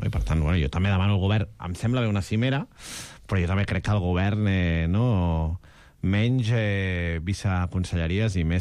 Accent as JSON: {"language": "Catalan", "region": "Catalonia", "country": "Spain", "said": "el meu pare avui se sent i és català, no? I per tant, no, i jo sóc català"}